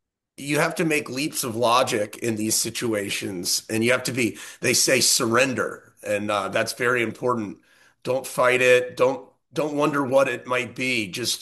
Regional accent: South Carolina, United States; I'm from South Carolina and, you're kind of taught, oh, everyone's bad and bad intentions over there.

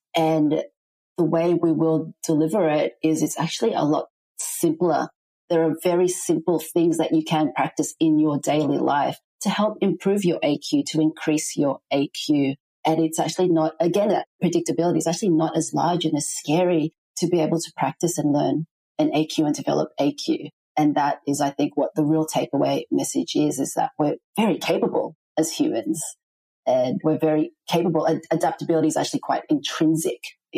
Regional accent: Philippines; there's an organization that's helping children in my home country of the Philippines

